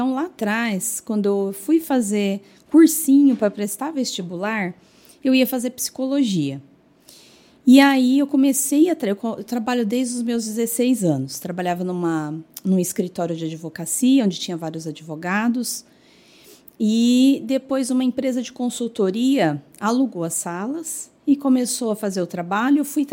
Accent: Jaboticabal, São Paulo, Brazil; born there; now in Indaiatuba, Brazil; eu nasci em Jaboticabal, estou aqui em Indaiatuba há 16 anos, né?

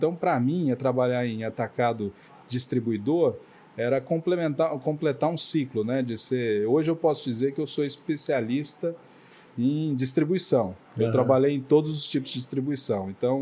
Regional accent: Uberlândia, Minas Gerais, Brazil; also born or lived in Itumbiara; mas eu fui criado em Uberlândia, Minas.

